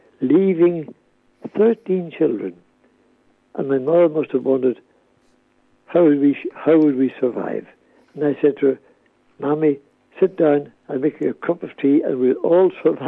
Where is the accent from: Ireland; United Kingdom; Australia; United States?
Ireland; Glencar, Ulster; also born or lived in Malin Head, Ireland; Well, I grew up in Glencar, but I was born in a place called Malin Head, County Donegal. And then we came right down to a place called Carrick in the south.